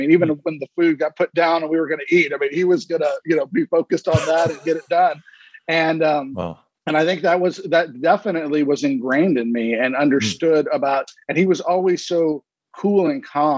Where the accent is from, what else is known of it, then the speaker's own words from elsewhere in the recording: San Antonio, Texas, United States; I grew up in San Antonio, Texas.